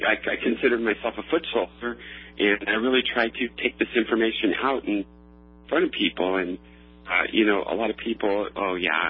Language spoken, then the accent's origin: English; California, United States; obviously I'm from California, but there's so much different issues per state